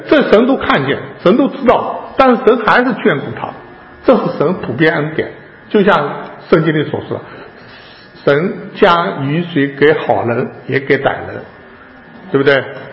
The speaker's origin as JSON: {"language": "Chinese", "country": "China", "said": "有的井是不是就是我们像我们中国人的观念挖了很深的一口井"}